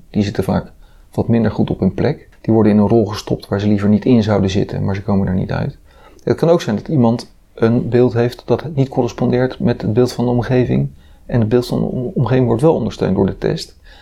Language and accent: Dutch; Leiden, South Holland, Netherlands; Ik ben geboren en getogen in Leiden